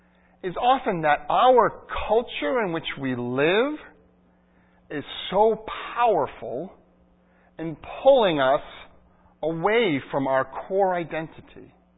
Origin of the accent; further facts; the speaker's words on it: Holliston, Massachusetts, United States; I'm an American, I'm from Massachusetts, I'm from Metro West, I'm a son, I'm a Holliston, I'm a graduate of Holliston High School